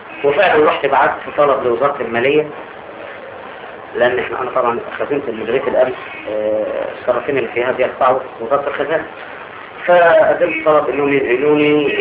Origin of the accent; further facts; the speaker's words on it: Egypt; طبعا عارفين ان انا مصري